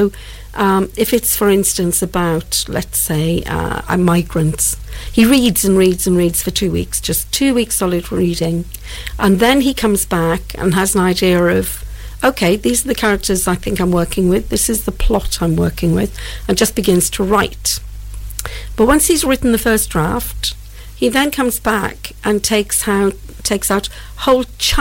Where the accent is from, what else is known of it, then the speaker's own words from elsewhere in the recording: Wales, United Kingdom; start to tell them my story about growing up in the Welsh Valleys. And there's a lot of humour involved in that, because it was a very tight-knit community.